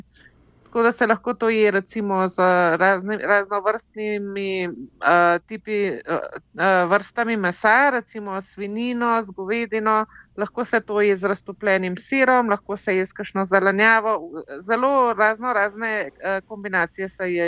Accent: Ljubljana, Central Slovenia, Slovenia; also born or lived in Kamnik; Ja, jaz sem rojena v Ljubljani, kot velik slovenskih otrok, sem se pa že v Sloveniji ogromno selila. Najprej sem se selila z očetom pa z mamo iz Valburge v Kamnik, pa s tam v Blagovco

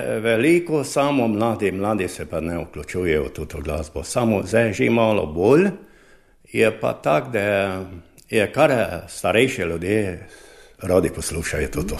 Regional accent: Poljčane, Drava, Slovenia; jaz sem iz Poljčan

